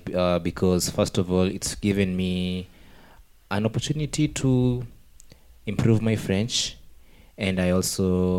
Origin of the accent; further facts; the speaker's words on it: Nairobi, Kenya; I come from Kenya, and I live in a town called Nairobi. It is the capital city of Kenya.